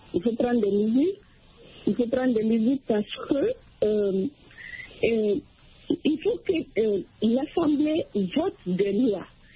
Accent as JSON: {"language": "French", "country": "Mali", "said": "Déjà, il y a ça chez nous au Mali."}